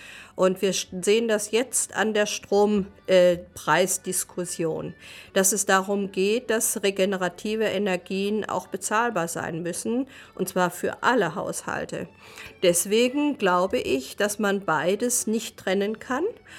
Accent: North Rhine-Westphalia, Germany; born there; now in Ulm, Germany; Und ich bin im Sauerland geboren, war dann eben in Esslingen beim Studium und jetzt in Ulm. Und das ist meine Heimat.

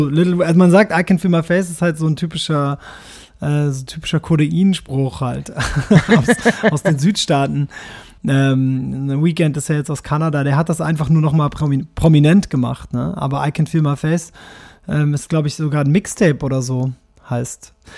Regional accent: Japan; first language German; meine Mutter ist aus Braunschweig. Also, das heißt, meine Muttersprache ist dann dementsprechend, wenn man das an der Mutter festmacht, Hochdeutsch. Und ich bin ja auch in Japan aufgewachsen. Das heißt, Schwäbisch ist etwas, was ehrlich gesagt erst so mit 11 an mich herangetragen wurde.

